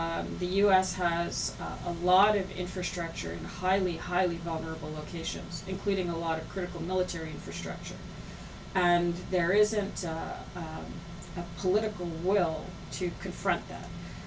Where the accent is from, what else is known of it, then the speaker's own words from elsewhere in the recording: Canada; I mean, there's an assumption that I'm from Canada